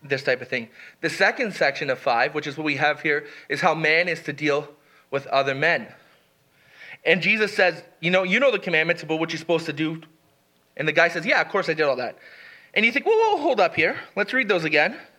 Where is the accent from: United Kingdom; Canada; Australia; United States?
Canada; I collect taxes from Canadians. I'm a Canadian that collects taxes from Canadians.